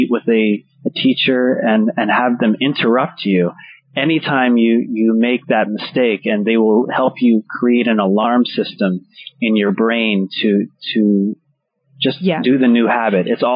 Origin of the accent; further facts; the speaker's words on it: Pennsylvania, United States; accent: standard American; I'm from Pennsylvania, which is in the Northeast, but I would say that I have a standard American accent